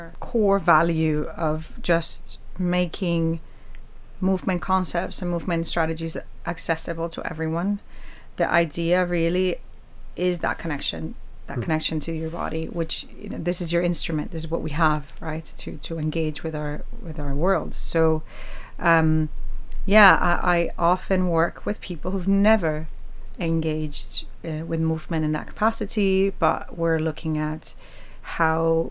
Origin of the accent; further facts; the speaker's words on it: Puerto Rico; I'm from Puerto Rico originally.